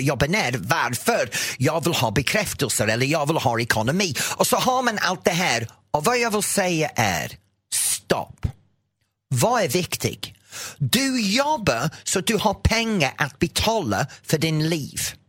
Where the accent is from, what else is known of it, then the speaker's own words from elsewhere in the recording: England, United Kingdom; Swedish is a second language; now in Sweden; Och hemma i England, om man har linoleum i vardagsrummet, då var det, stackarn.